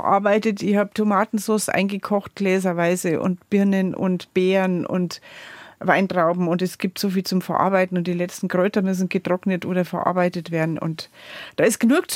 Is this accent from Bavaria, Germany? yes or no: yes; Bavaria, Germany; muss man als Bayerin sagen